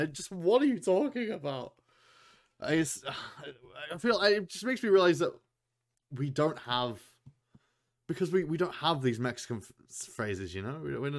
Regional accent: England, United Kingdom; because I'm from England and I'm very white

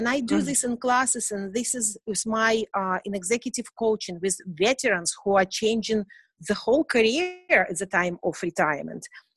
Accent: United States; like I'm American, I have my passport, don't ask me about this, whatever Soviet stuff.

